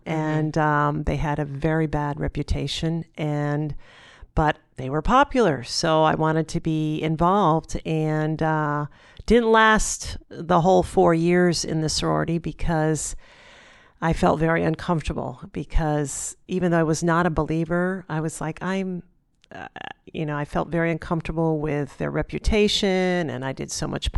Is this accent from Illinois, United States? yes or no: no; Connecticut, United States; I was from Connecticut. I grew up in Connecticut, the Northeast, where is pretty spiritually dead.